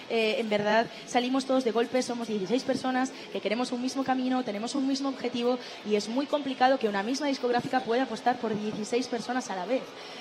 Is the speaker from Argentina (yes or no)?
no; Galicia, Spain; Sí hay un tema que me conecta directamente con mi tierra. Es el primer tema que he escrito en gallego